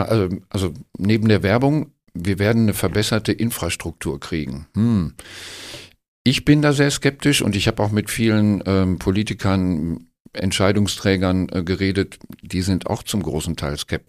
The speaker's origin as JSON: {"language": "German", "town": "Cologne", "region": "North Rhine-Westphalia", "country": "Germany", "said": "als Kölner"}